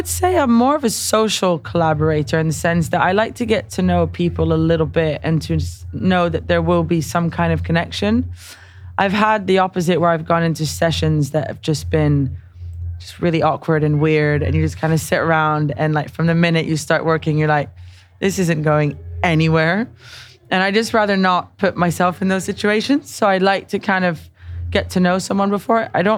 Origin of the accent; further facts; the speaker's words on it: New York City, New York, United States; This is like, you know, as a young kid growing up in New York City and like going to Madison Square Garden for gigs or for actually sports games.